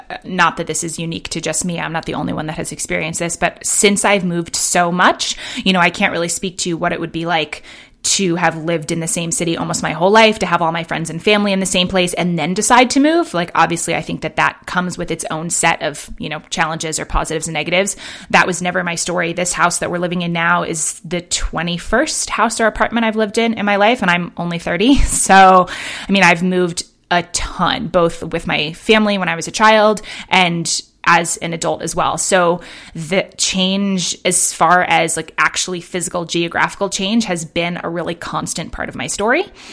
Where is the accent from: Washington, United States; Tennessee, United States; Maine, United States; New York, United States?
New York, United States; Manhattan; also born or lived in London, United Kingdom; now in Bend, United States; I grew up in Manhattan and in London, you know, and then have lived in San Francisco and LA.